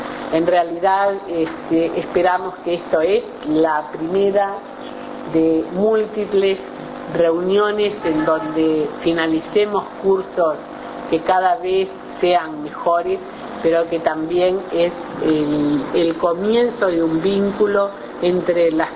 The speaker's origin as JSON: {"language": "Spanish", "country": "Uruguay", "said": "como uruguayas y uruguayos, vamos a querer colaborar con Paraguay"}